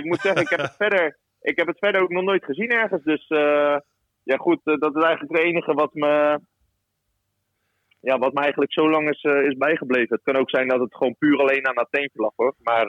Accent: Rotterdam, South Holland, Netherlands; ik kom natuurlijk zelf uit Rotterdam.

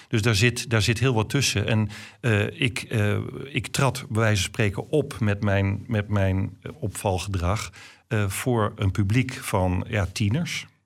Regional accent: Haren, Groningen, Netherlands; het gezin waar ik opgegroeid ben in Klein Koppen aan de Rijksstraatweg 255A in Haren.

